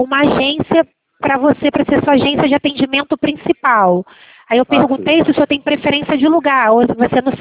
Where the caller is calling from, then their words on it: Rio de Janeiro, Brazil; accent: carioca; Eu falo da cidade do Rio de Janeiro